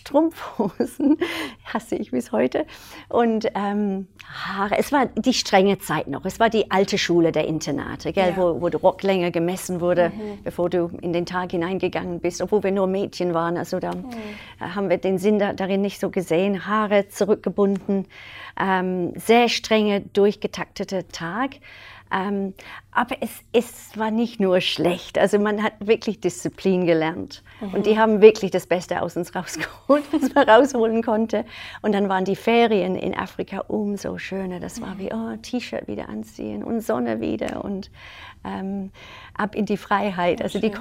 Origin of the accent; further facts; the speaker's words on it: Northern Nigeria, Nigeria; Also Nordnigeria, meine Eltern mhm. sind dahin gezogen, als ich ganz klein war.